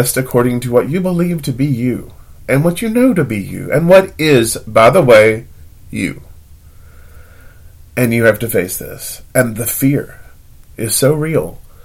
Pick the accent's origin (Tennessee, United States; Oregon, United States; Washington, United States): Tennessee, United States; In my hometown in Tennessee, we had Spirit Week for homecoming.